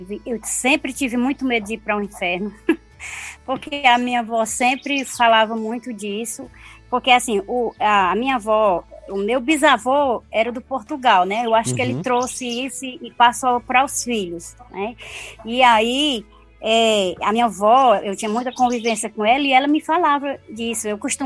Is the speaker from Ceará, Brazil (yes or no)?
yes; Monsenhor Tabosa, Ceará, Brazil; eu nasci no município de Monsenhor Tabosa, num lugar chamado Sítio Amazonas. E ali eu vivi minha infância, né? Eu vivi até os 14 anos.